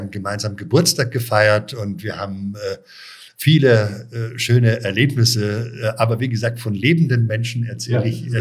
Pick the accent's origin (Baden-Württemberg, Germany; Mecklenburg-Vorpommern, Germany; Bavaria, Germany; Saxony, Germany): Bavaria, Germany; Munich; ich bin ja in München aufgewachsen